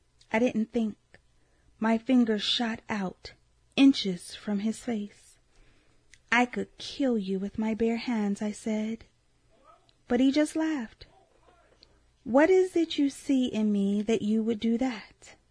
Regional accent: Fort Lauderdale, Florida, United States; I was 7 years old, walking with my best friend to the school basketball court where I grew up in Fort Lauderdale, Florida.

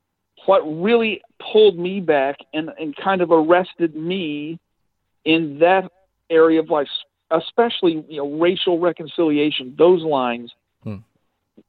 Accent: Midwest, United States; I was raised in the Midwest, kind of a steel industrial town. And, you know, it was a kind of a working class neighborhood.

